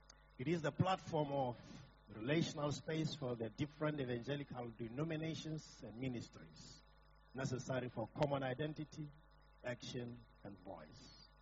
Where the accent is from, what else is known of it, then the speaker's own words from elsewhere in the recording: Botswana; now in Nairobi, Kenya; I am a citizen of Africa, but I'm from Botswana. Now residing in Nairobi, Kenya, on the assignment.